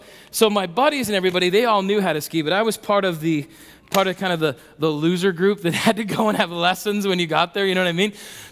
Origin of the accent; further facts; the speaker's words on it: South Dakota, United States; So I learned to ski when I grew up in South Dakota, and so I learned to ski at Terry Peak Lodge.